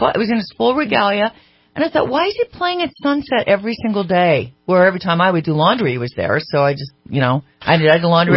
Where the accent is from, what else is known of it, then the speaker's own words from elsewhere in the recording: United States; also born or lived in Nashville, United States; I was in my 20s. I'm from America.